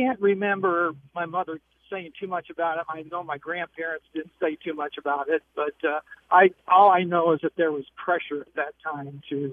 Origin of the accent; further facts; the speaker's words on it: Fontenelle, Iowa, United States; we grew up in Fontenelle, Iowa, which is in southwest Iowa. I live in northeast Iowa now